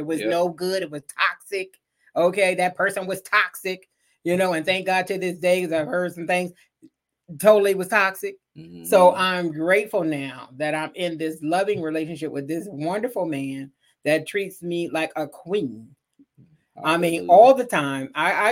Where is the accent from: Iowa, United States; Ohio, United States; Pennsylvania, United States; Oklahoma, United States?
Pennsylvania, United States; Philadelphia; You know, like I told you, I grew up in Philly, you know, so between Philly and Jersey, you know what I mean? I was, you know, a Philly girl.